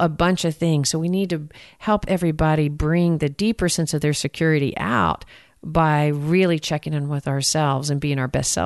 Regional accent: Texas, United States; I always can tell I'm from Texas when I say that.

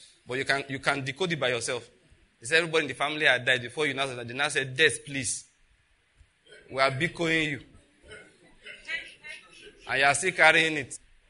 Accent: Western Nigeria, Nigeria; I grew up in Western Nigeria, like I told you.

